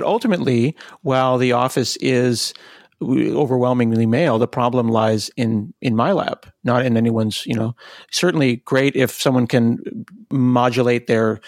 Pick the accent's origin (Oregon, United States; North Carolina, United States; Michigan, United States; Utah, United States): Oregon, United States; Portland; as a Portlander, I'm from Portland, which is basically Canada.